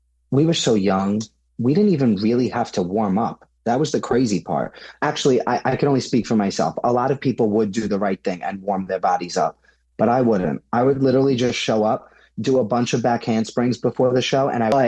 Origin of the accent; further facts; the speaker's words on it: Staten Island, New York, United States; Like I said, I'm from Staten Island, so I was commuting 2 hours there and back every single night.